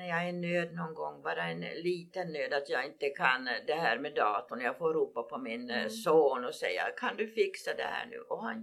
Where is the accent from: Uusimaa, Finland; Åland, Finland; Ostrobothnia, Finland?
Ostrobothnia, Finland; Kronoby; now in Sweden; pratar kanske om mitt Kronoby, mitt fosterland är Finland, mitt hemland är Sverige.